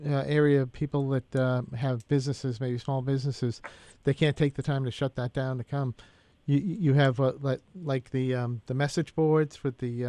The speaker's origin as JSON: {"language": "English", "town": "Taunton", "region": "Massachusetts", "country": "United States", "tie": "born or raised there", "said": "You know, as I say, we grew up in Taunton. We had the Taunton Mall, the Galleria afterwards."}